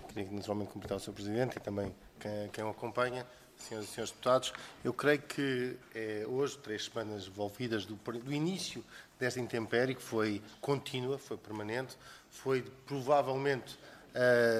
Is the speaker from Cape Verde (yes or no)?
no; Oeste, Portugal; Eu sou do Oeste, portanto também tenho muito, muito conhecimento no local das estradas